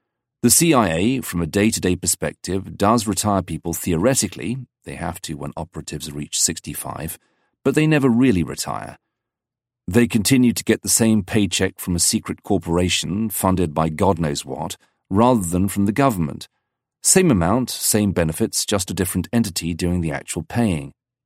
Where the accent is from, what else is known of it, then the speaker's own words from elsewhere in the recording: Salem, Virginia, United States; dealing with my dad when I was growing up in Salem, Virginia, was where I lea